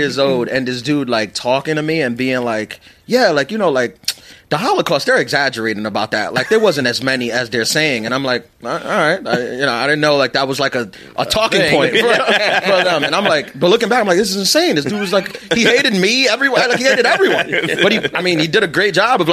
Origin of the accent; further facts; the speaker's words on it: New York, United States; And I, like I said, I'm from New York. I went to school in Long Island, SUNY Old Westbury.